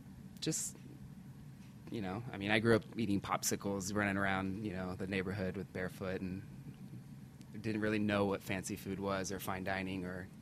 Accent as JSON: {"language": "English", "town": "Seymour", "region": "Indiana", "country": "United States", "tie": "born or raised there", "said": "I grew up in southern Indiana, in Seymour, Indiana."}